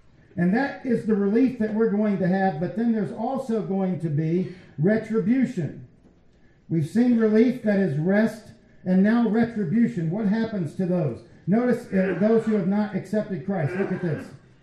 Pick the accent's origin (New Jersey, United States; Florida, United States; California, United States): Florida, United States; I grew up in Central Florida.